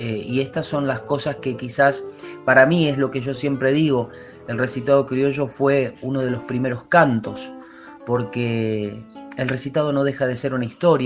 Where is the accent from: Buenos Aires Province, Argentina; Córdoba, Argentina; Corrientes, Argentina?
Buenos Aires Province, Argentina; Quilmes; tengo 30 años hoy en día, soy de Quilmes, provincia de Buenos Aires, y bueno, desde muy chiquito haciendo todas estas cosas.